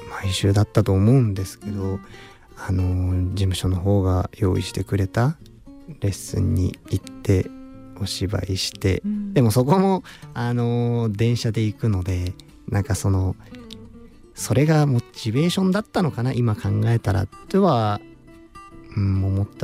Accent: Naha, Okinawa, Japan; now in Tokyo, Japan; 沖縄の那覇市出身で、芸能界に最初入ったのはこう親の転勤で東京に来てからなんですよね。

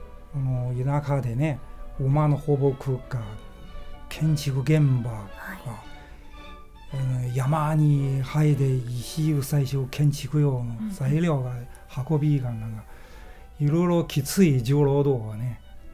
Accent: Beijing, China; Japanese is a second language; moved away as an adult; now in Japan; 私は北京で生まれて、子供頃ねバイオリン勉強始めて

